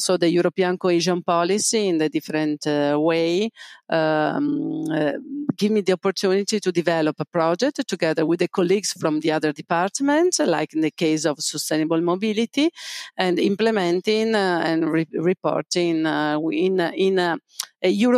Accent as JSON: {"language": "English", "town": "Venice", "region": "Veneto", "country": "Italy", "tie": "born or raised there", "second_language": "English", "said": "I come from Venice. I was born and grew up in Venice, and my background is business economics. I have been studying in Venice in Ca' Foscari University"}